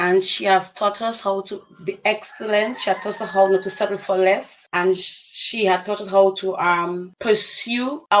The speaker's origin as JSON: {"language": "English", "country": "Dominica", "said": "from the lovely island of Dominica, 365 rivers."}